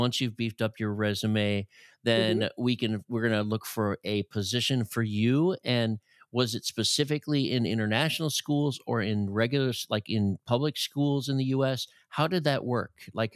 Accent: Wisconsin, United States; I'm from Wisconsin, up north in the Midwest, right? So the cold land of the Packers.

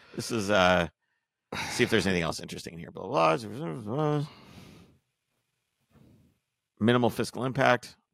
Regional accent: Wisconsin, United States; where I grew up in Wisconsin, there was like a couple old school gas stations

